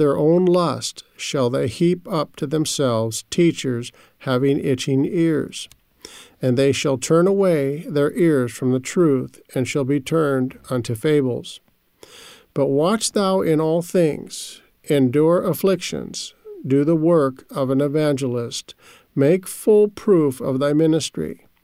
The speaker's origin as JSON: {"language": "English", "town": "Albuquerque", "region": "New Mexico", "country": "United States", "said": "I'm from Albuquerque, New Mexico."}